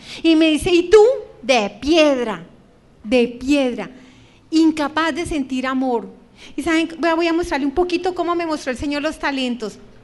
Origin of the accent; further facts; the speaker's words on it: Venadillo, Tolima, Colombia; En Venadillo, Tolima. allá en mi tierra